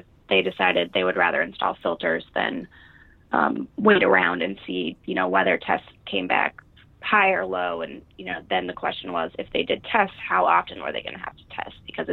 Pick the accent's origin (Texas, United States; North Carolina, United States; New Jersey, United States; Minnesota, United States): Minnesota, United States; Minneapolis; now in New Orleans, United States; I grew up in Minneapolis, and I moved to New Orleans to do recovery and rebuilding